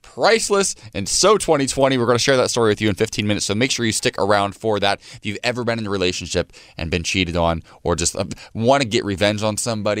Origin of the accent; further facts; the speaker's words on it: Ohio, United States; Listen, I'm from Ohio.